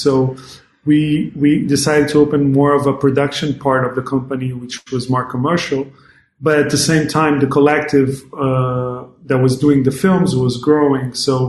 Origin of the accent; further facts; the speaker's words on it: Luanda, Luanda Province, Angola; English is a second language; Air Conditioner is a film that takes place here in my hometown, Luanda.